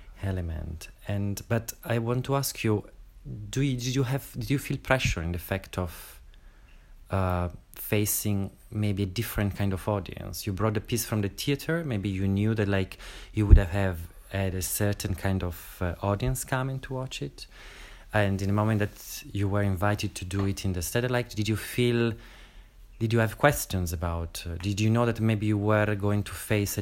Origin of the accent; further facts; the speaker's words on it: Italy; I mean, we come from Italy, so like we know also how these things were kept alive.